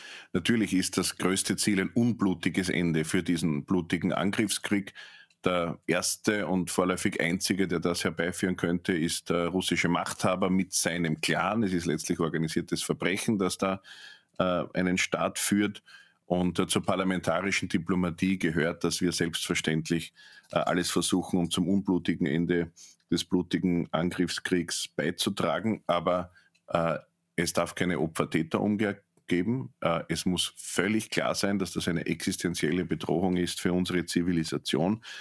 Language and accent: German; Austria; Ich heiße es gut, auch als Österreicher, dass es diese Unterstützung der Landesverteidigung gibt.